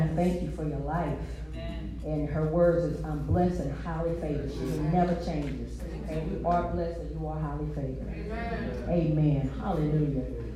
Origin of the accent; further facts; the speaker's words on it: St. Louis, Missouri, United States; I'm a city girl. I'm from St. Louis.